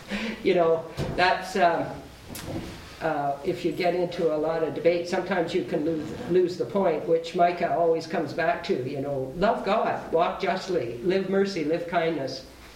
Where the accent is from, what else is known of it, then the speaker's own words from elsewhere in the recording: Vancouver, British Columbia, Canada; I came from Vancouver, went to Halifax, and did my intensive study down there, then came out here.